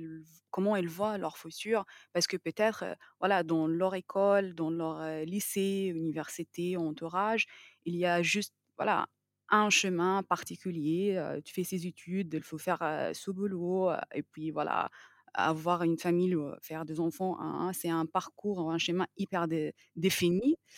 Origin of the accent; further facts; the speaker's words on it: Cairo, Cairo Governorate, Egypt; born there; French is a second language; Moi, je suis née au Caire et j'ai fait mes études en pharmacie en Égypte.